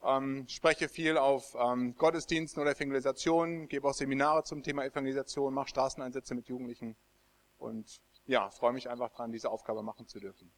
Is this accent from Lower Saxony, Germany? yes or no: yes; Lower Saxony, Germany; now in Marburg, Germany; wie Alex schon gesagt hat, ich komme ursprünglich aus Ostfriesland, bin auf einem Bauernhof groß geworden, habe eigentlich Landwirtschaft gelernt, bin dann selber Christ geworden